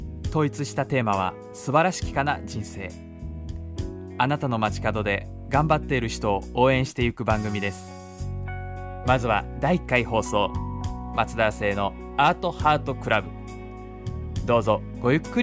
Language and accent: Japanese; Kanazawa, Ishikawa, Japan; also born or lived in Tokyo; もう東京13年、生活してきたんですが、つい先月からですね、生まれ故郷のふるさと金沢に、生活の拠点を移しまして、ちらほちら新幹線に乗って、収録にやってきております。出身は石川県金沢というところで、18年間、過ごしてきたわけなん